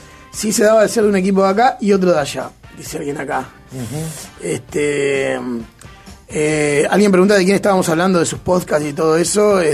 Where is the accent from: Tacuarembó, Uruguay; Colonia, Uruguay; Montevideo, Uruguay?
Colonia, Uruguay; soy de Colonia, me crié escuchando a Pergolini en Rock and Pop.